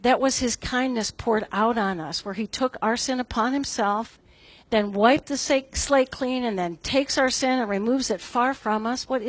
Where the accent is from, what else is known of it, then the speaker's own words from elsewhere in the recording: Cleveland, Ohio, United States; So I grew up in Cleveland. My parents were in Cleveland. I'm living down here, and I'm the closest daughter.